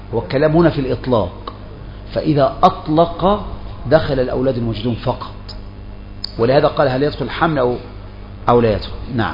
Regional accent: Egypt; اخواتك عندنا في مصر الولد هيجيب مين، الذكور بس ولا الذكور والاناث؟

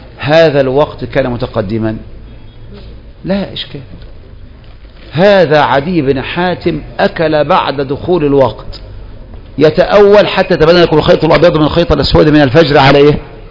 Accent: Egypt; وإحنا عندنا في مصر بالذات

